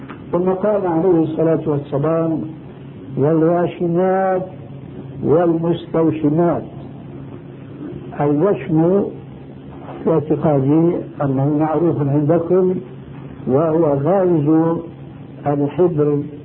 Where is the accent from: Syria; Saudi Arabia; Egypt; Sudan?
Syria; وفي كثير من البلاد عندنا في سوريا